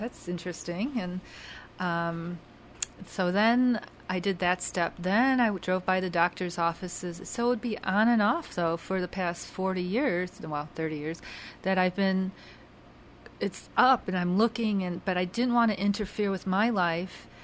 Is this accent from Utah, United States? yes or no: no; Chicago, Illinois, United States; born there; I told my little story that I was born in Chicago, I didn't know where, and I had a name, but I didn't know anything about where I was from.